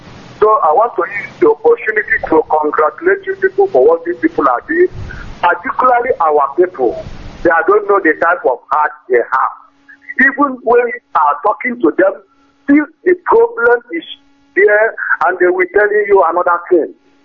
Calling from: Italy; I'm calling from Italy.

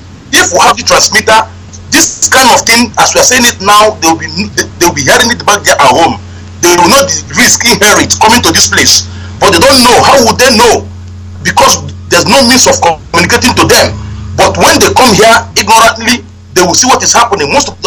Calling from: Morocco; I'm calling from Morocco.

